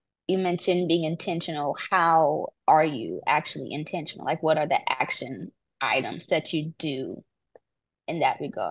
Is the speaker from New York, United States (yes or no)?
no; Houston, Texas, United States; I think my situation is different because I'm from Houston and I'm doing medical school in Houston.